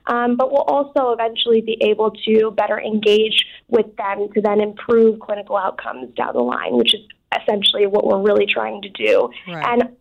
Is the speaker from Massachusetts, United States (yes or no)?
yes; Southborough, Massachusetts, United States; growing up in Southborough, Massachusetts, I didn't grow up around a lot of diversity.